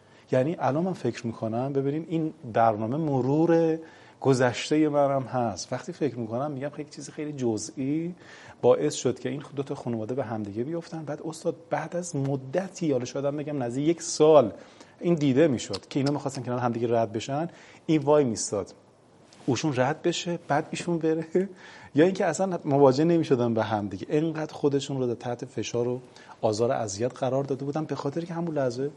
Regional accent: Gilan, Iran; حقیر چون بچه گیلانم و بچه شمال هستم

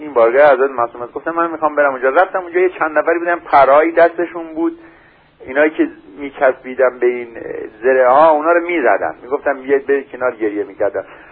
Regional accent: Kurdistan, Iran; گفتم من بچه کردستانم

